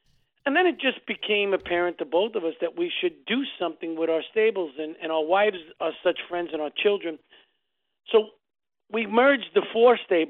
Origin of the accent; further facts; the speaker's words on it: Brooklyn, New York, United States; And your juices, your competitive juices from growing up in Brooklyn, you know, we competed at everything, whether it be stickball, punchball.